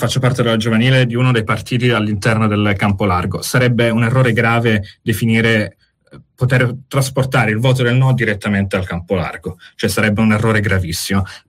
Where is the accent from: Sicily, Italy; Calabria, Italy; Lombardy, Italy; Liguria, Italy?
Calabria, Italy; io da calabrese ancora di più ne sono orgoglioso